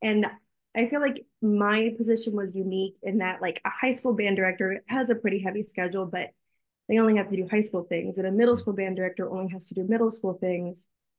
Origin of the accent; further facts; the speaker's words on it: Houston, Texas, United States; now in Fort Worth, United States; No, I grew up in Houston in a suburb of a suburb of a suburb of Houston.